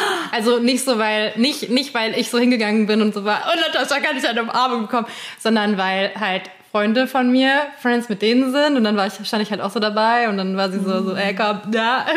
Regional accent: Fulda, Hesse, Germany; meiner Heimatstadt Fulda

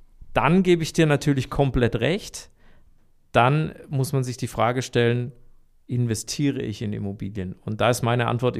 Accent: Baden-Württemberg, Germany; accent: Swabian; ich bin ja sozusagen schwäbischer Badner, also Schwabenzer. Ich bin als Schwabe ins Badenland gezogen

